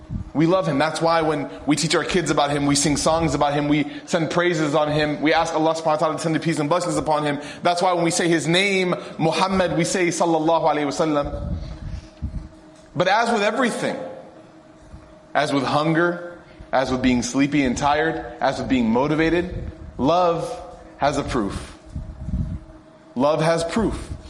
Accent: Knoxville, Tennessee, United States; whether it's my hometown in Knoxville

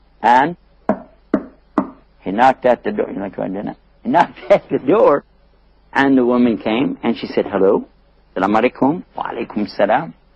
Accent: Texas, United States; But I'm from Texas, and I had to modify this a little bit.

